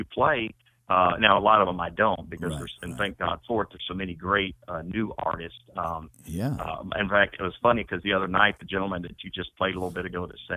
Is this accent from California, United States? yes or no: no; Mississippi, United States; It's a bunch of songs I grew up with in Mississippi.